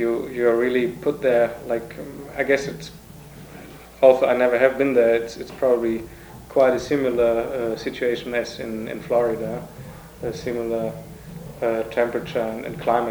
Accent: Berlin, Germany; English is a second language; I came from Germany, Berlin, Europe.

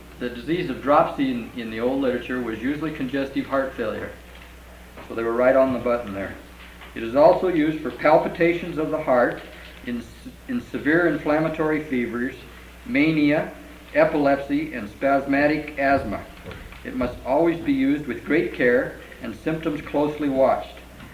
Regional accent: Spokane, Washington, United States; I'm a physician from Spokane, Washington

